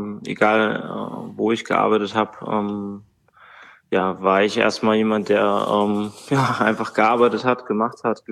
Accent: Bad Hersfeld, Hesse, Germany; Also ich hab so angefangen, also in Bad Hersfeld, in meiner Heimatstadt, mit Jugend.

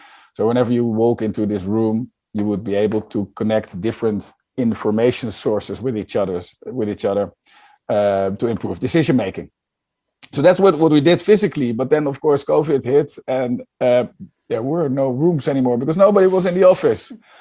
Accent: Netherlands; English is a second language; I'm from the Netherlands.

